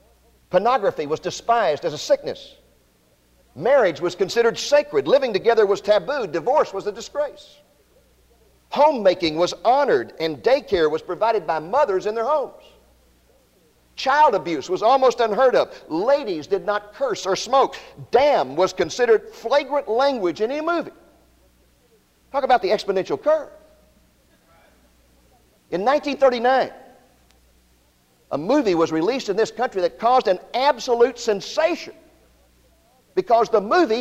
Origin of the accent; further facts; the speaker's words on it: Waco, Texas, United States; A radio station in my hometown of Waco, Texas, set up a circus tent, filled it full of TV sets.